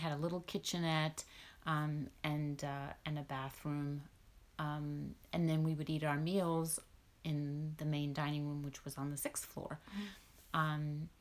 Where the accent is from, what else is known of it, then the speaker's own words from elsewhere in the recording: Finland; first language Swedish; English is a second language; But what made my high school experience different even for someone growing up in Finland and even a Swedish-speaking minority was that since, you know, your grandparents, my parents, were in the Finnish Foreign Service, they were overseas